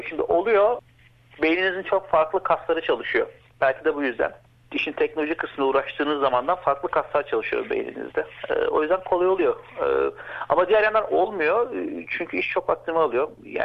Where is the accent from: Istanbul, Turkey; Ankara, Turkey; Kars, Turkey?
Istanbul, Turkey; born there; moved away as an adult; also born or lived in Netherlands; İstanbul'da doğdum 1979 senesinde. Avustralya maceram 2011 yılında başladı. 2006'dan beri Hollanda'da yaşıyordum.